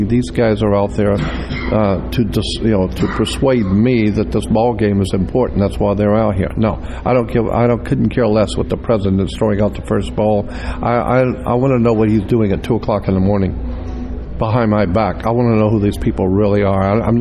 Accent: Florida, United States; and I'm from Florida originally

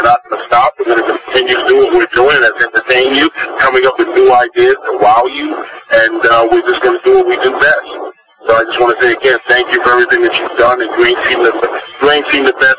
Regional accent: Brooklyn, New York, United States; I grew up in Brooklyn, a rough place in Brooklyn, New York

